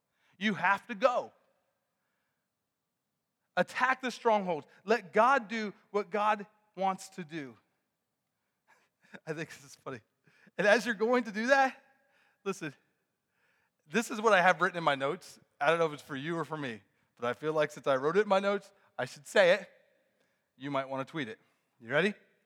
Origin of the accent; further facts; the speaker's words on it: Pennsylvania, United States; Friends, we're from Western PA. Common sense is a thing here, right?